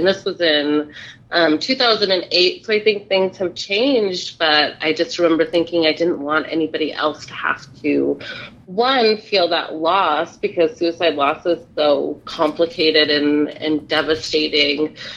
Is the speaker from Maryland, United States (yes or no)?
no; Montana, United States; now in Bozeman, United States; I'm also born and raised in Montana, in more rural Montana, and moved to Bozeman over a decade ago.